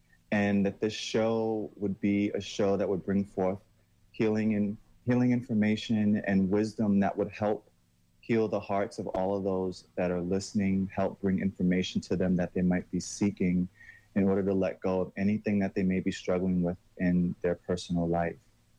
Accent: New York City, New York, United States; also born or lived in Korea; Like I grew up in the South Bronx. I graduated from high school. Then I went straight into the Air Force.

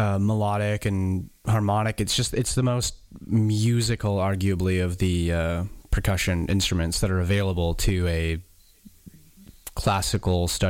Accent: Danville, California, United States; also born or lived in Ballard, United States; Okay, well, I was born in Ballard, Washington, and then I was there for 9 years, roughly, and then grew up the rest of my adolescent to teenage in California, a place called Danville in the Far East Bay

